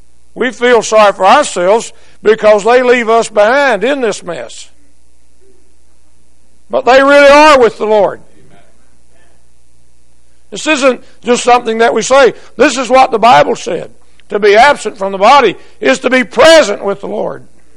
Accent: Arkansas, United States; I know I grew up in Arkansas.

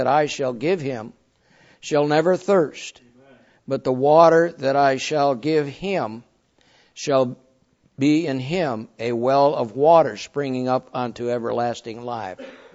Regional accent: Michigan, United States; now in Kentucky, United States; And so I spent 33 of my 75 years in Michigan. And people say, "Where are you from?" I'm from Michigan, but I'm thankful to be in Kentucky.

